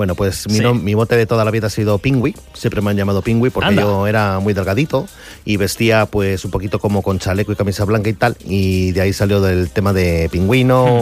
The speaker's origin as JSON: {"language": "Spanish", "town": "Bilbao", "region": "Basque Country", "country": "Spain", "tie": "born or raised there", "said": "soy de aquí, soy de Bilbao, del País Vasco, de Vizcaya. Nací en Santutxu, o sea, vivo en Santutxu, quiero decirte, nací en Bilbao."}